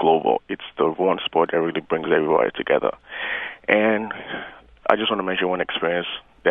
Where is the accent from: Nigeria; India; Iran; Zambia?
Nigeria; now in United States; Hi, I'm Nigerian, so this is a passionate sport for me.